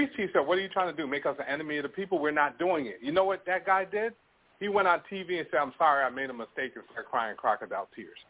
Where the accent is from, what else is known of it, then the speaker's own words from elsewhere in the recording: United States; See, I'm American. I'm just here for now. I'll be coming back to the United States next year.